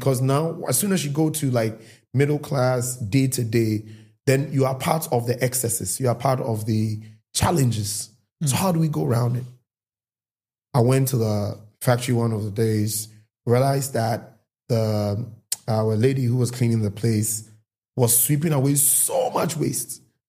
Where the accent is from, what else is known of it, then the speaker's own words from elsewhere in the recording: Nigeria; because I was born and bred in Nigeria, so it's the Nigeria fire in me.